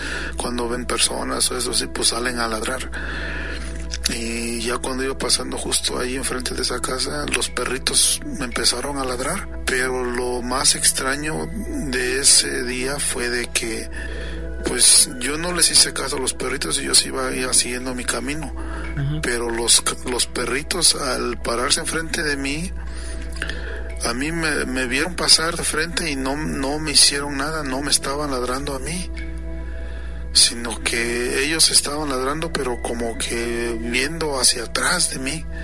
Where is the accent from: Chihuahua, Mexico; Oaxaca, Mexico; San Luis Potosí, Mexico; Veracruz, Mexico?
Oaxaca, Mexico; En mi pueblo, en la Mixteca oaxaqueña. Les mando un gran saludo desde aquí de Oaxaca